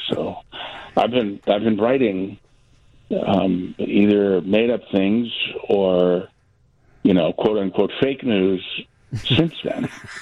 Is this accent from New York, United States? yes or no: no; Detroit, Michigan, United States; I grew up in Detroit, and I read about it in the Detroit News.